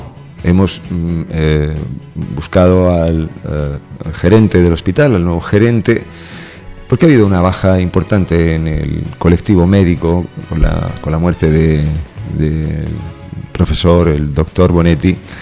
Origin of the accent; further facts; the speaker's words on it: Almería, Andalusia, Spain; Lo hacemos nosotros, que somos andaluces, y lo hago yo para mi Almería.